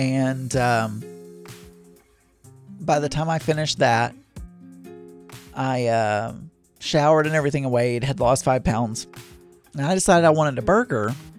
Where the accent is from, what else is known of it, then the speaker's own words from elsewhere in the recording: Arkansas, United States; When I was growing up in South Arkansas, we would always find the exoskeletons, the shell, or whatever you want to call it, and we called it locusts, but could have been cicadas.